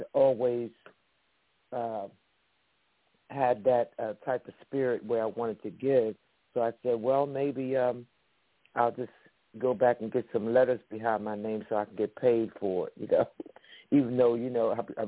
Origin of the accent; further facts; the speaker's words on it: Philadelphia, Pennsylvania, United States; now in Trenton, United States; As my family, I'm from Philadelphia, and I've been in the Trenton area since 2000